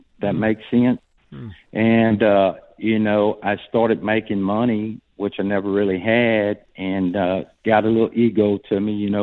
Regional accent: Louisiana, United States; I was raised in Southwest Louisiana, on the Gulf Coast, a little town, Creole. Have an older sister, a younger brother.

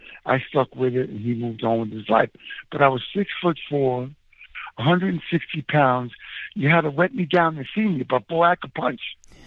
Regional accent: Huntington, New York, United States; also born or lived in Manhattan, United States; I was born in Manhattan, and we moved out to Huntington, Long Island, when it was mostly old farmland, and we grew up there in a small house.

